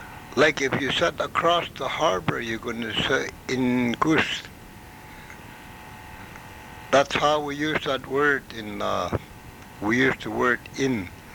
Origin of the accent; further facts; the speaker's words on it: Masset, British Columbia, Canada; Me, I come from Masset and I talk the Masset Haida.